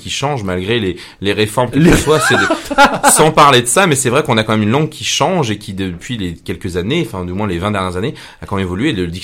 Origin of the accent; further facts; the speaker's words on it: Saint-Quentin-Fallavier, Auvergne-Rhône-Alpes, France; Moi, je viens de Saint-Quentin-Falavier.